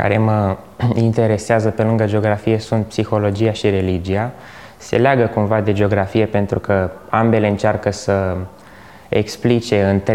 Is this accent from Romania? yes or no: yes; Craiova, Dolj, Romania; born there; now in Bucharest, Romania; pentru că m-am născut în Craiova. Și este de fapt orașul meu, dacă acolo m-am născut. Eu așa cred. Chiar dacă stau în București de destul de mult timp.